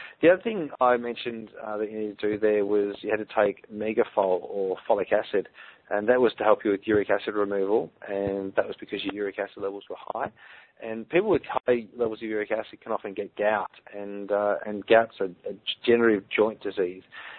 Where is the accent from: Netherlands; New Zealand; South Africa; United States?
New Zealand; Balclutha, Otago; We are from Balclutha, the bottom of the South Island, a bit far away for us